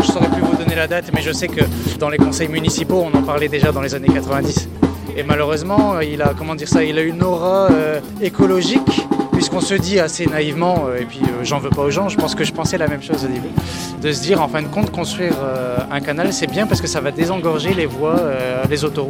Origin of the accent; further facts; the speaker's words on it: Lille, Hauts-de-France, France; also born or lived in Valenciennes; Nous, personnellement, on vient plutôt de Lille et de Valenciennes.